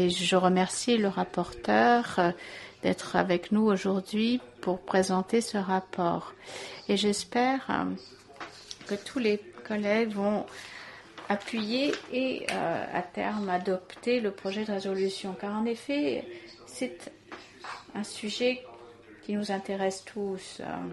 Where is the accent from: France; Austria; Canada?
Austria; French is a second language; nous venons tous les deux d'Autriche.